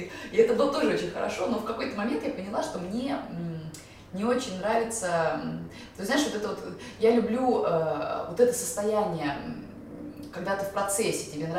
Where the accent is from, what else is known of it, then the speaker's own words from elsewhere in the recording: Saint Petersburg, Russia; born there; Я родилась в Петербурге, я пол своей жизни сознательной я прожила в Петербурге, я училась, я играла в театре в Петербурге